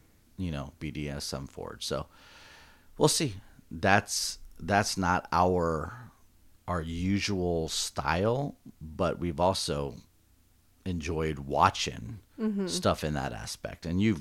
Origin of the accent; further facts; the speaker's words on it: the South, United States; accent: Southern; My southern accent's coming out.